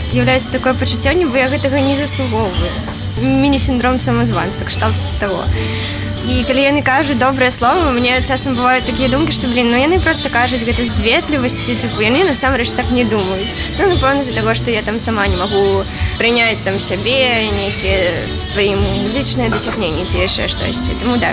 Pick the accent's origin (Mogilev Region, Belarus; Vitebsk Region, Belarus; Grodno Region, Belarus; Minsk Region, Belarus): Vitebsk Region, Belarus; Balbasava; Я нарадзілася ў Балбасава, гэта пад Воршай. Ну, я заўжды там спявала